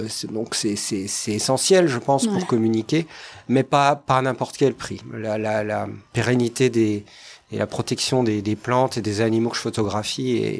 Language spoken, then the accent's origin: French; Grand Est, France; il y a eu quelques livres sur le massif vosgien, ma terre natale